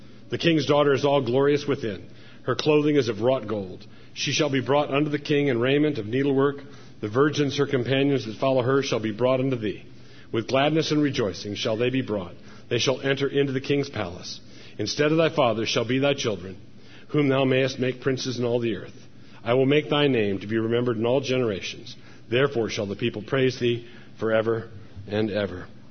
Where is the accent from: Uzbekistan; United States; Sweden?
United States; Annapolis, Maryland; I grew up in Annapolis, Maryland